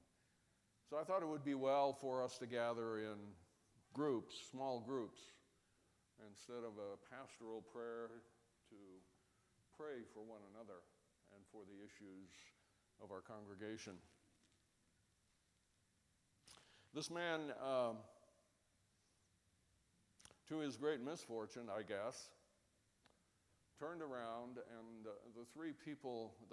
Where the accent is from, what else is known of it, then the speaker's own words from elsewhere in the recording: Germany; I grew up in Germany